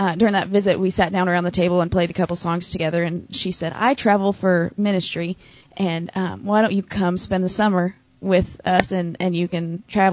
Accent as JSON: {"language": "English", "town": "Lebanon", "region": "Oregon", "country": "United States", "tie": "born or raised there", "said": "But so I'm originally from Lebanon, Oregon, and it's a small town in Oregon, and I was born and raised there"}